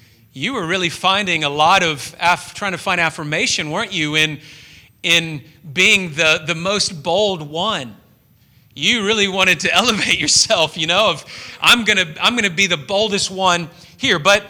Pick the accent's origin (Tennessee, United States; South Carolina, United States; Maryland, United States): Tennessee, United States; Memphis; I grew up in a somewhat wealthy suburb of my hometown of Memphis, and it was at least wealthy from outward appearance.